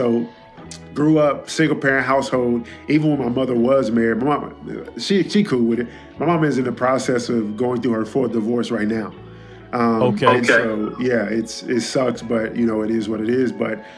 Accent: Dallas, Texas, United States; Yeah, I'm from Oak Cliff, man.

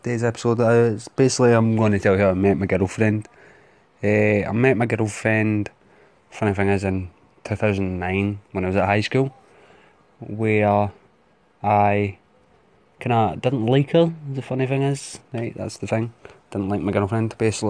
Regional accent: Scotland, United Kingdom; So I'm from Scotland. I don't know if I pointed that out in the last episode. I am from Scotland. So my accent and some of the phrases I say will sound weird.

